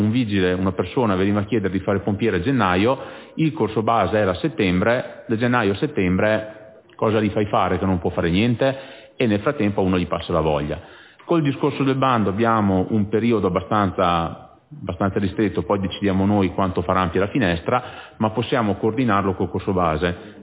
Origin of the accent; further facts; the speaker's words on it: Rovereto, Trentino-Alto Adige, Italy; tanto siamo tutti di Rovereto